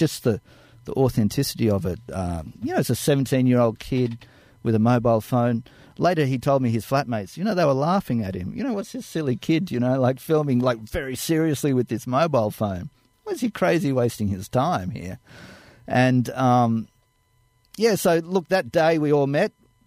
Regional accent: Australia; I stuck my hand out and said, "Hi … I'm from Australia."

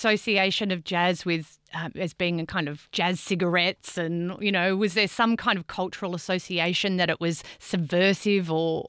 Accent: Australia; my particular upbringing and the music that I grew up with in Australia was very Irish

